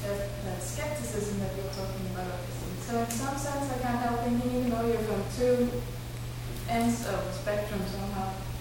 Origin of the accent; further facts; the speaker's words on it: Denmark; I grew up in Denmark, so I was quite close to all of you